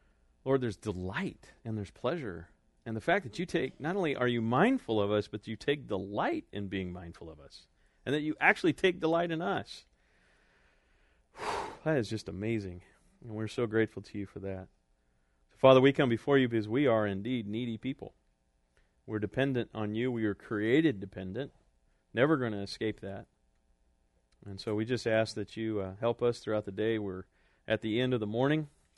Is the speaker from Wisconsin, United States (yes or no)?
no; California, United States; also born or lived in Corcoran; And I grew up in California. I grew up in Central California.